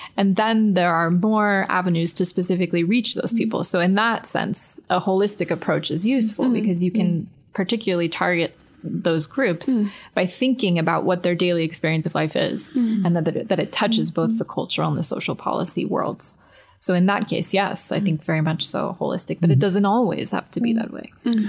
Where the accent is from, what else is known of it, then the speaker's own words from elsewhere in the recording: United States; people interested, not only in art, but also in participating in the democratic process, because I'm American.